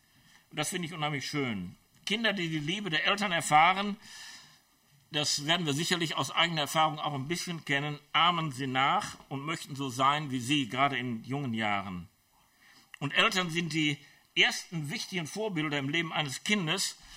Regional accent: Schwelm, North Rhine-Westphalia, Germany; streng katholisch, habe ich auch meinen Schlag gekriegt, meine Prägung gekriegt von dem. Und weil es bei uns in Schwelm dann auch oft regnete, ich musste mit der Straßenbahn fahren

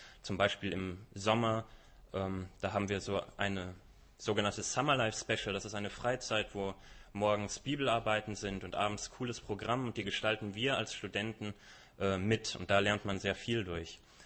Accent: Adelshofen, Germany; ich komme auch aus Adelshofen

